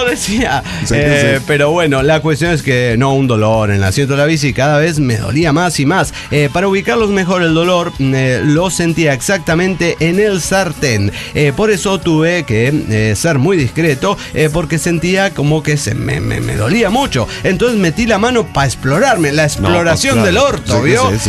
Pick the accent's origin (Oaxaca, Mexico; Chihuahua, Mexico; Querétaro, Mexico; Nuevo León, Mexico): Chihuahua, Mexico; Parral; la de Parral, Chihuahua.